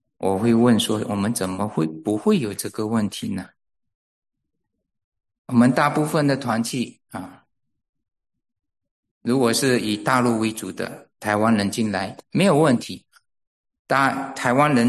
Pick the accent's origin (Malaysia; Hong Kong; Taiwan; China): Malaysia; East Malaysia; 我以前在马来西亚的时候，我们还有分在东马啊。是一个岛，还有西马。我们基督徒从东马过来之后，跑到西马那里，我们不习惯